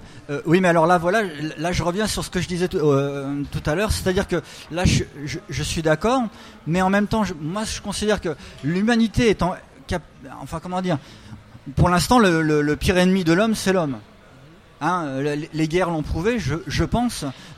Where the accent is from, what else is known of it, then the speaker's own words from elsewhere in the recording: Metz, Grand Est, France; Moi, je peux vous dire que je suis de Metz et la centrale qui est pas loin de chez moi, elle est à 30 km.